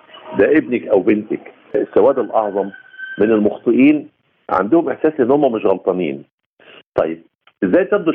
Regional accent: Egypt; لان انا كدولة مصرية عقائدنا وأدياننا

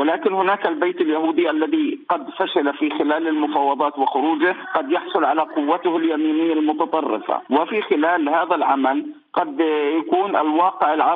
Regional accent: Palestine; ونحن كفلسطينيين نرى

